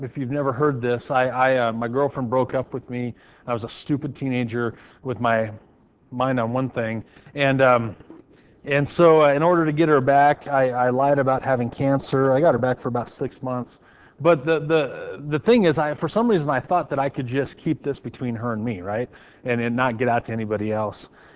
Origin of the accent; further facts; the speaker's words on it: Hermiston, Oregon, United States; anytime I go back to my hometown of Hermiston, Oregon, I feel guilty.